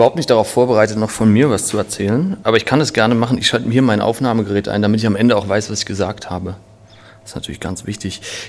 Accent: Berlin, Germany; born there; Ich bin 1980 in Berlin geboren, bin Sohn eines katholischen Kirchenmusikers, der aber weniger Katholik als Kirchenmusiker ist.

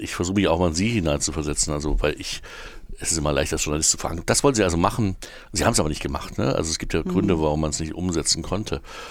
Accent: East Germany, Germany; aber wir sind beide in der DDR aufgewachsen

